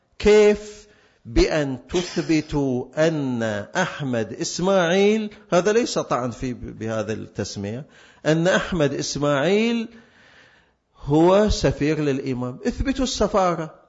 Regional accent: Qatif, Eastern Province, Saudi Arabia; أنا ما أزعل، هذا صح، … وأنا من القطيف،

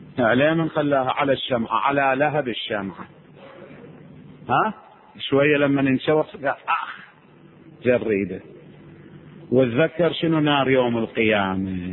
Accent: Iraq; moved away; مو هذا كان حرام عندنا بالعراق

